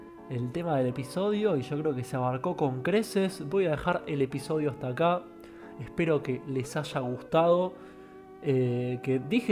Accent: Buenos Aires, Argentina; soy porteño

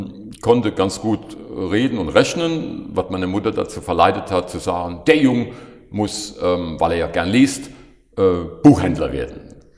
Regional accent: Koblenz, Rhineland-Palatinate, Germany; ich bin eigentlich ein Musselweiser. Das ist ein Vorort von Koblenz, wie die meisten der Hörer wahrscheinlich wissen. Und bin da als Sohn eines Paares, was einen Rewe-Lebensmittelladen betrieben hat, aufgewachsen. Heute würde man sagen, gut bürgerlich. Also wir haben zwar Koblenzer geschwätzt

